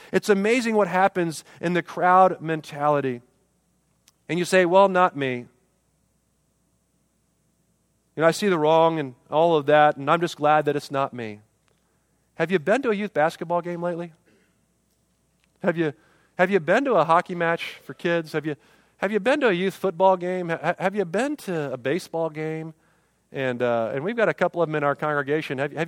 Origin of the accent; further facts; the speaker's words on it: Englewood, Ohio, United States; I was a church planter in my hometown. In Englewood, Ohio, planted a church in a YMCA there called Living Water Church.